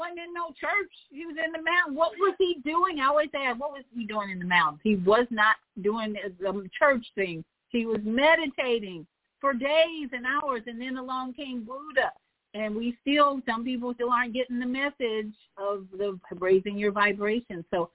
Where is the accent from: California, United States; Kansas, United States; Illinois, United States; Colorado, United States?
Illinois, United States; Chicago; and I was born and raised in Chicago.